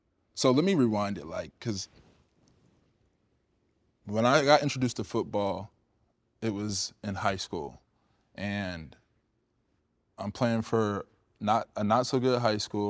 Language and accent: English; Cedar Rapids, Iowa, United States; moved away as an adult; I'm a kid from the Midwest, from Iowa, you know what I mean? Like, Cedar Rapids. And so I'm from a town of like 100,000. Then I moved to California